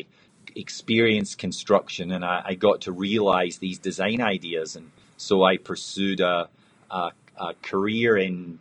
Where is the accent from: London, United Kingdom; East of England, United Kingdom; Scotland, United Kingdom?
Scotland, United Kingdom; Well, I was born and raised in Scotland